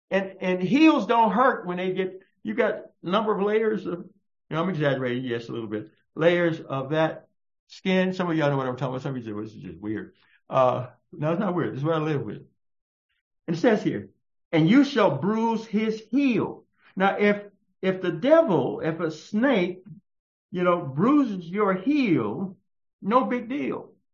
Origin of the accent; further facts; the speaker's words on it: Texas, United States; Oh, growing up in Texas, I used to run cross country in high school.